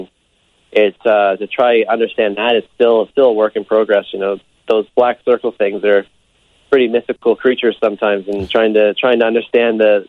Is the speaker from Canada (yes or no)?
yes; Canada; As a Canadian kid, I grew up watching IndyCar very closely.